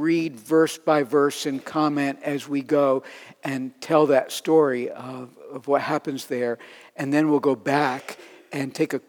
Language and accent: English; Wellsville, New York, United States; also born or lived in Lancaster, Pennsylvania; now in Raleigh, United States; But if you're asking me where I'm from, I would say I'm from a little town on the southern tier, western end of New York State called Wellsville, New York. That's where I grew up.